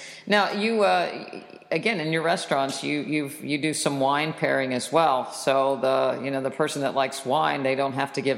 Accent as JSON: {"language": "English", "region": "West Virginia", "country": "United States", "tie": "born or raised there", "said": "I grew up in West Virginia, and, you know, the traditional standard American diet, West Virginia style, which meant a lot of gravy and a lot of lard"}